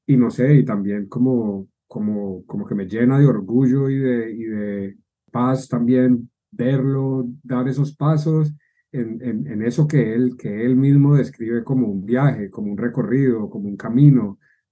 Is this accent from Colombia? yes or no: yes; Colombia; now in London, United Kingdom; soy colombiano, llevo en Londres desde el 2015